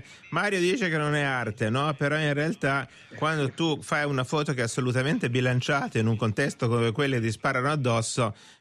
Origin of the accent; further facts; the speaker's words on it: Slovenia; poi questa mostra dalle nostre parti in Slovenia non la porti?